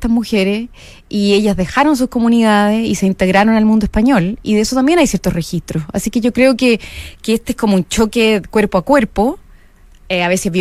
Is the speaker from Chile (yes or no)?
yes; Chile; nosotros como chilenos